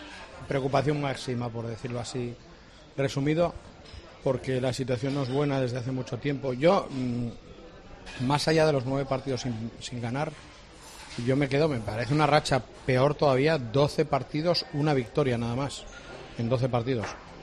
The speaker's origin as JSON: {"language": "Spanish", "town": "O Carballiño", "region": "Galicia", "country": "Spain", "said": "Fíjate, mi pueblo, Carballín, el terrero, campo de escombrera."}